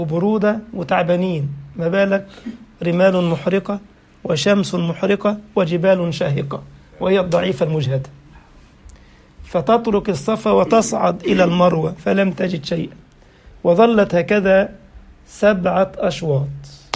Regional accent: Egypt; جاله زبون سقع زي ما بيقولوا عندنا في مصر

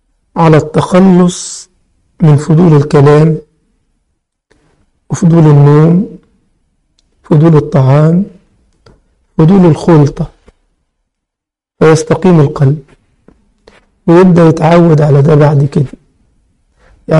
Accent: Egypt; يعني انتوا بتسموه الياجورت، احنا بنسميه الزبادي عندنا في مصر

